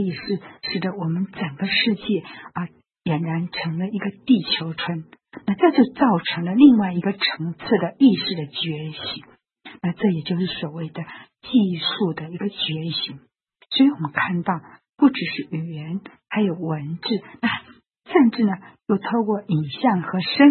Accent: China; 我们中国人是首先发明的印刷术

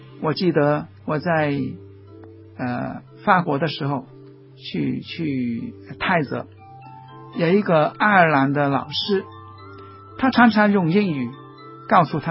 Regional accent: China; 我们中国人也说饱暖思淫欲

